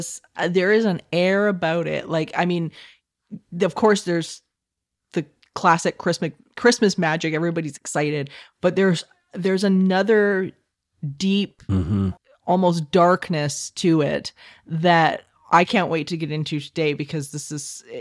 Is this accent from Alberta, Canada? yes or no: yes; Alberta, Canada; I'm from Alberta. So, and in Alberta, it's the Canadian mirror of Wisconsin, basically, is what it is. And it's cold and oftentimes very snowy